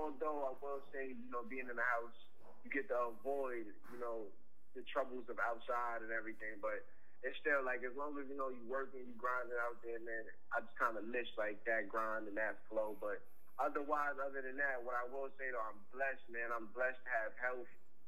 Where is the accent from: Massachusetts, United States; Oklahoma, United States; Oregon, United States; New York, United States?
New York, United States; Queens; I'm from Queens. 24 years old